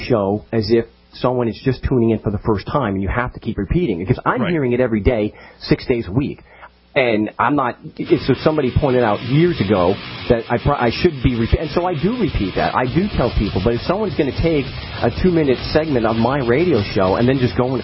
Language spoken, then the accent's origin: English; New York, United States; I'm a schmuck from Long Island.